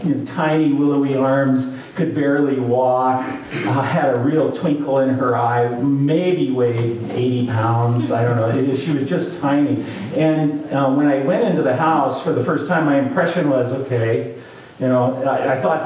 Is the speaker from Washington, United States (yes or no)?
yes; Odessa, Washington, United States; first language de; English is a second language; also born or lived in Calgary, Canada; my German immigrant parents came to this, they immigrated to Canada. I was born there in Calgary, Alberta. And then they immigrated to Odessa, Washington, which is not too far from here. Odessa is a small German-Russian community. And I was a German speaker in the house. My first language was German.